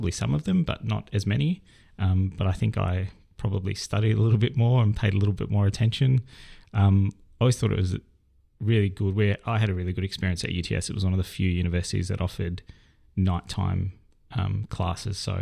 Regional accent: South Africa; given where I was born and growing up in South Africa.

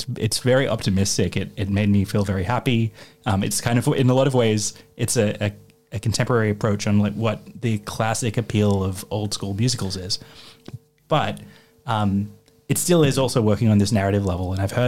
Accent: Australia; We're Australian, sorry.

